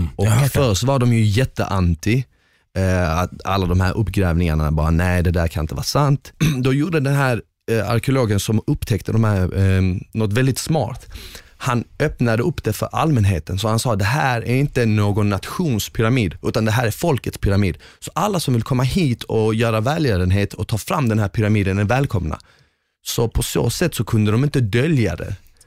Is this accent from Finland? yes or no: no; Northern Bosnia, Bosnia & Herzegovina; Jag är från norra Bosnien.